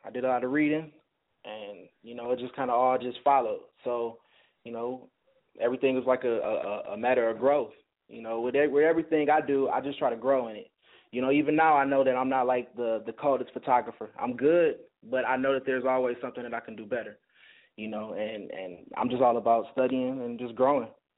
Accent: Milwaukee, Wisconsin, United States; I'm from Milwaukee, Wisconsin, Middletown, what it do?

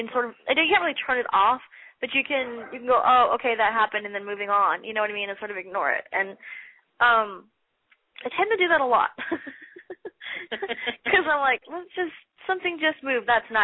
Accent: California, United States; moved away; I mean, I'm from California, and I moved out here

